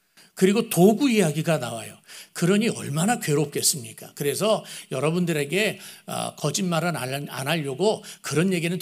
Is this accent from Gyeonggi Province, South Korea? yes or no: no; Seoul, South Korea; 제가 서울 촌사람입니다. 서울에서 태어나고 서울에서 자라고 시골에서 잔 거는 아마 한 달도 안 될 거예요.